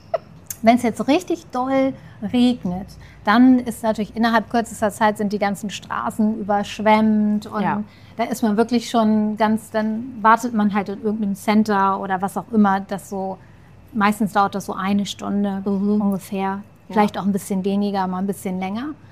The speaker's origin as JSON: {"language": "German", "country": "Italy", "said": "Für mich als Italienerin natürlich"}